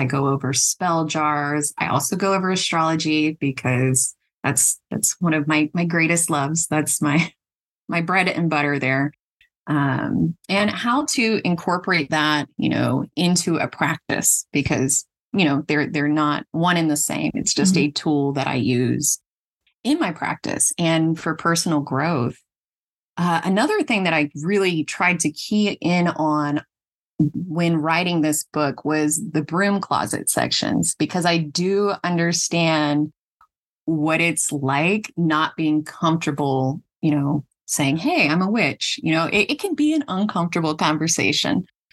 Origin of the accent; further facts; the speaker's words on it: the South, United States; now in California, United States; No, as a Southerner.